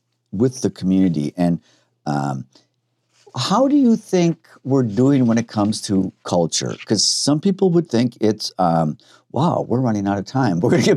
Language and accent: English; Green Bay, Wisconsin, United States; We're like, okay, we're from Green Bay. We expect much better knowledge of the stadium.